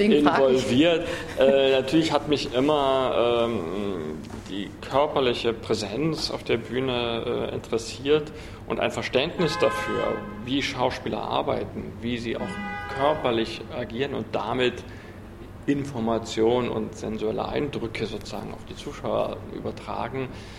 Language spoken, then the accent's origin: German; Germany; Ich bin ja in der DDR aufgewachsen, noch als Kind, Jugendlicher, und habe dort eine Berufsausbildung mit Abitur gemacht